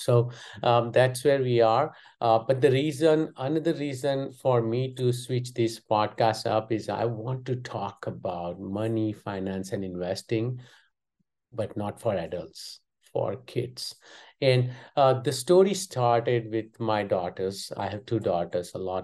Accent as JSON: {"language": "English", "region": "Gujarat", "country": "India", "tie": "born or raised there", "second_language": "English", "said": "And also I did watch the ICC Cricket World Cup final in my hometown. The largest stadium in the world is in my hometown."}